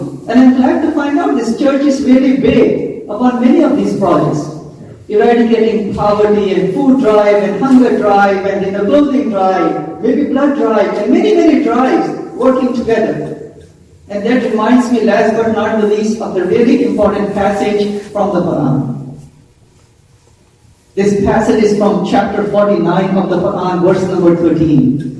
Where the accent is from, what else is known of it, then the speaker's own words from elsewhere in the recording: India; now in United States; me growing up in India. When I was in India, I used to watch many Hollywood movies.